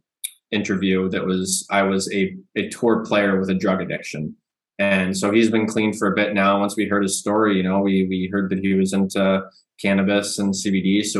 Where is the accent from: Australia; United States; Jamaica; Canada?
Canada; because obviously I'm from Canada, Brett's from Canada.